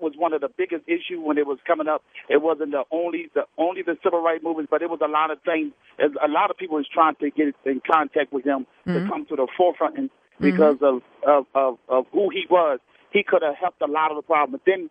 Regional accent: Philadelphia, Pennsylvania, United States; I work in a St. Paul a community center, and I'm from Philadelphia.

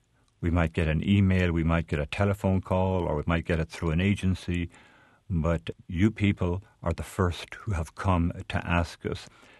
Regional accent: Ireland; also born or lived in Northern Ireland; Well, I lived in Northern Ireland and I'm Irish and learned not to take sides.

